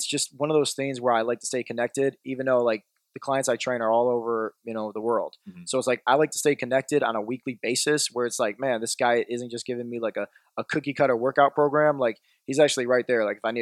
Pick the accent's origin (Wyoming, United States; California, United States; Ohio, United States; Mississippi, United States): Ohio, United States; Euclid; I grew up in Euclid.